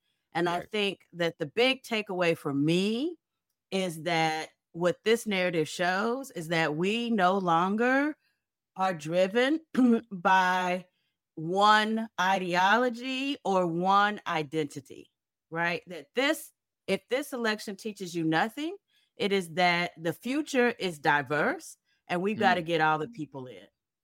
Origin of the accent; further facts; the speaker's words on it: Kansas City, United States; Absolutely. My hometown, Kansas City.